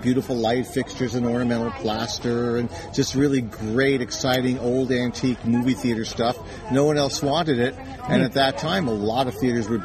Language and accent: English; Connecticut, United States; moved away as an adult; also born or lived in New York; Well, I grew up in Connecticut and in New York, and I never liked the hot weather. I never liked the extreme cold weather. So right after high school, I came out here to the Bay Area.